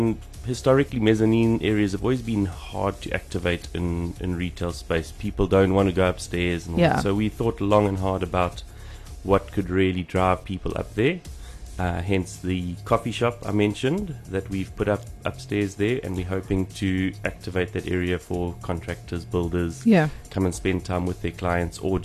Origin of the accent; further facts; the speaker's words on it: Nongoma, KwaZulu-Natal, South Africa; I'm from Northern Zululand, a town called Nongoma, which was recently in the news a lot for the king's recent passing and the new king. That's where he's from. I was born there, my dad was born there, and we grew up in retail